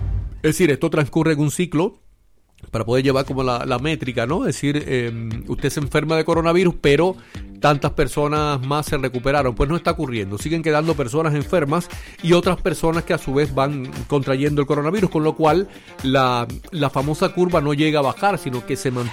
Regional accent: Cuba; no solo soy cubano, sino que además trabajé en los medios de comunicación de Cuba

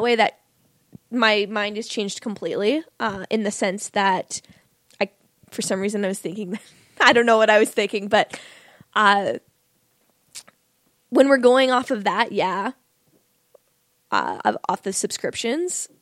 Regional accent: Canada; especially being Canadian, is that we have to have the cable provider.

